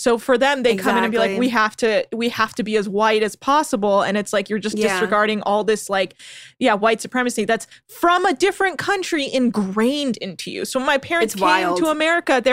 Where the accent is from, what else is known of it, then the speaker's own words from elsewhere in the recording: California, United States; Well, I grew up in the Bay Area, like Berkeley, Oakland.